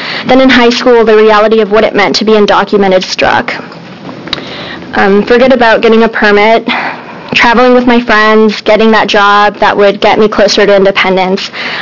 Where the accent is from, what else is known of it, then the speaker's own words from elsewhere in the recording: Eugene, Oregon, United States; also born or lived in Mexico; I was born in Mexico and then a year later brought into this country illegally by my parents, who were in search of a better life for their children. I have lived in Eugene, Oregon my whole life.